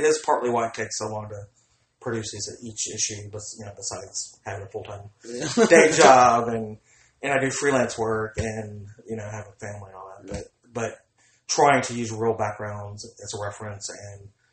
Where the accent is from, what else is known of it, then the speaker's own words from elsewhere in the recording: Memphis, Tennessee, United States; also born or lived in Florida; And I live here. It's my hometown. I love it. And even when I lived in Florida, I never got over Memphis.